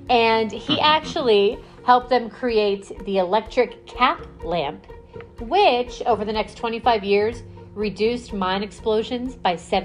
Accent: Pittsburgh, Pennsylvania, United States; And that isn't just because I'm from Pittsburgh.

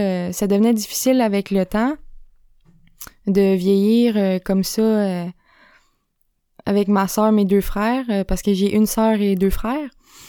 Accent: Upton, Quebec, Canada; also born or lived in Saint-Hyacinthe; je suis née à Saint-Hyacinthe en 1995, donc ce qui me donne 25 ans, en fait. Je suis née dans une famille assez, comment je pourrais dire, défavorisée, pauvre. On vivait dans une maison mobile à Upton.

